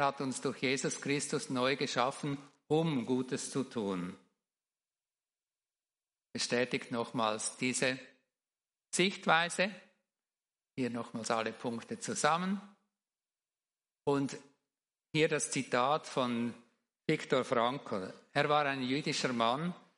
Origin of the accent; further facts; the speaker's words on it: Switzerland; Und mein Heimatland, die Schweiz, gehört nicht mir.